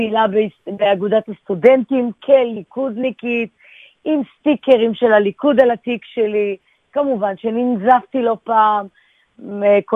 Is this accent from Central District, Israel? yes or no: yes; Lod, Central District, Israel; גדלתי בבית מאוד מאוד ליכודי בעיר לוד, אבי גם באותו במרוקו הוא כבר היה פעיל בתנועת ביתר